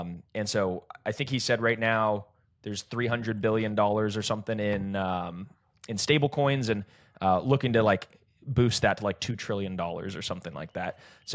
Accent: United States; gosh, being American sometimes is difficult

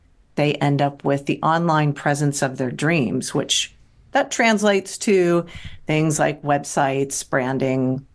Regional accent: Cincinnati, Ohio, United States; moved away as an adult; also born or lived in California; now in Santa Monica, United States; From JAG Media. I am from Cincinnati, Ohio, originally, spent half my life there, the other half in California. I'm in Santa Monica.

